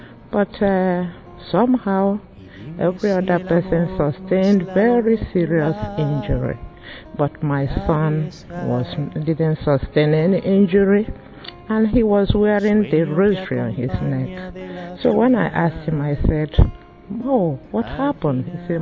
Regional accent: Nigeria; and I'm from Nigeria.

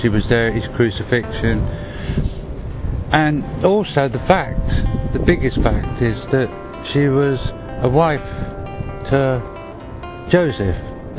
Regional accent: England, United Kingdom; I come from England. My family are Irish.

